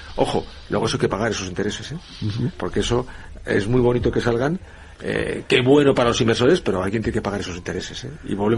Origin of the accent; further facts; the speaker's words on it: Soria, Castile and León, Spain; Nosotros que somos de Soria